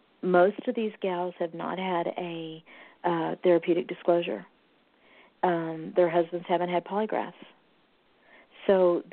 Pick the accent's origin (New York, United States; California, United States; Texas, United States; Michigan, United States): Texas, United States; I'm from Texas, so we call it a niche, but I know you guys call it a niche.